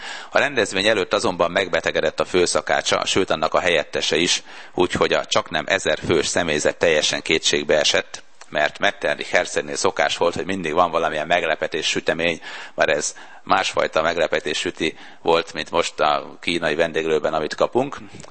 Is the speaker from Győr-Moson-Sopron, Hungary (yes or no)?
yes; Sopron, Győr-Moson-Sopron, Hungary; born there; Én Sopronba születtem